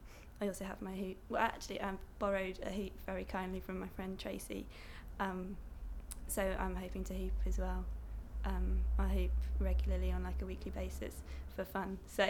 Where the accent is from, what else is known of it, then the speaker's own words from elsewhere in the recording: Swindon, South West England, United Kingdom; now in London, United Kingdom; I am 25. I'm from Swindon, Wiltshire, but I live in Brockley, South East London.